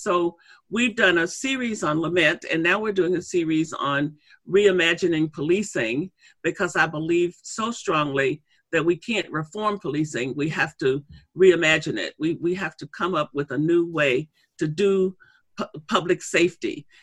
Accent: Arkansas, United States; during my 18 years of growing up in Arkansas that there was some constraints for me as a young Black person in terms of what I could dream and what was expected of me

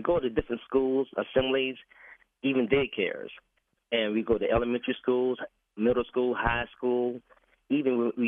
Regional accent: New Orleans, Louisiana, United States; And I'm from New Orleans. I'm a native of New Orleans.

